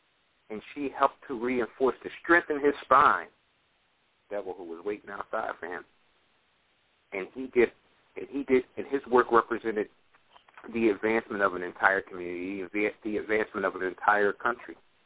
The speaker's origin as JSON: {"language": "English", "country": "United States", "said": "And we as Americans, we kind of, we may overlook that, the importance of our significance on the earth. And as American citizens, I think sometimes we overlook the significance of our importance as citizens in this land, as citizens of the world."}